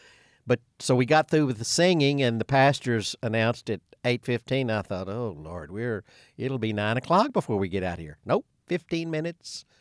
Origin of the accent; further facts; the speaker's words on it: Imboden, Arkansas, United States; Yeah, Imboden, Arkansas.